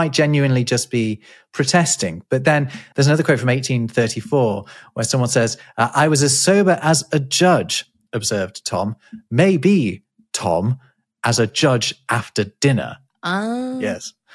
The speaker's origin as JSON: {"language": "English", "town": "Derby", "region": "East Midlands", "country": "United Kingdom", "tie": "born or raised there", "said": "I know there's a pub in my hometown of Derby that claims to be the source of on the wagon"}